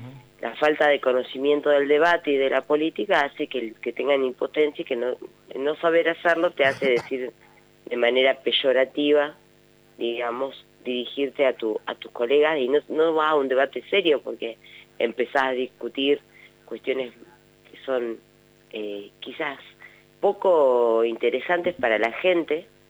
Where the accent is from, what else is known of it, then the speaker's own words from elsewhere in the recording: Allen, Río Negro, Argentina; Yo soy de Allen, productor de pera